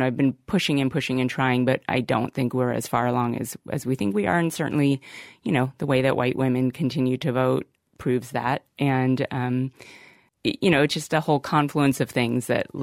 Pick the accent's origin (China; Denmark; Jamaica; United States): Denmark; I'm Danish. I was born in Denmark. My mom's Danish. My dad's American.